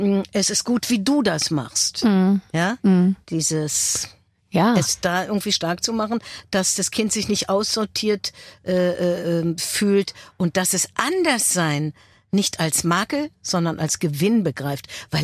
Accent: Berlin, Germany; ich bin ja Berlinerin und ich habe eine Verbundenheit zu diesem Fleckchen Erde.

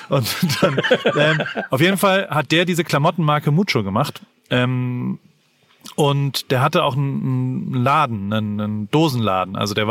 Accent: Heidelberg, Baden-Württemberg, Germany; das war Luftlinie 180 Meter weg von mir, wo ich gewohnt habe, wo ich aufgewachsen bin.

